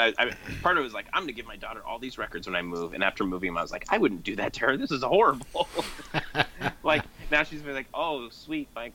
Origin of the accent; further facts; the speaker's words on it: Northwest, United States; I've had a lot of … records because I'm from the Northwest. And it's just one of those bands you own out here.